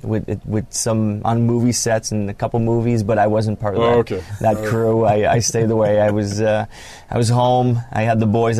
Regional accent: Quebec, Canada; I grew up in Canada, French-Canadian, and kind of came up through the ranks, played major junior hockey in Quebec.

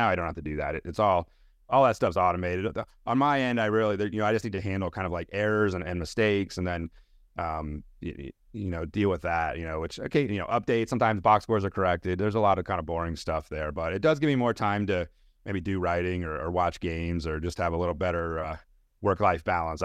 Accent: Virginia, United States; I grew up in Northern Virginia, where we had a professional, you know, we had an NBA team that was really, really bad.

